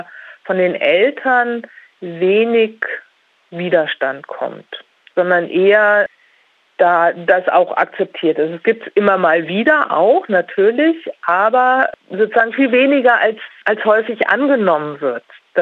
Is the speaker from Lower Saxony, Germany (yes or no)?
yes; Lower Saxony, Germany; In Niedersachsen ist das, wo ich herkomme, ist das jetzt noch nicht in der gleichen Weise erfolgt